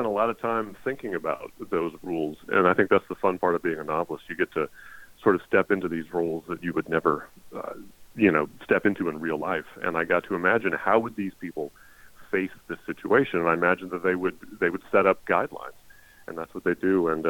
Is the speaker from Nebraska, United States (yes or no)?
yes; Omaha, Nebraska, United States; born there; now in Baltimore, United States; I was actually born in the Midwest. I was born in Nebraska, so I'm going back to Omaha to do a little reading there.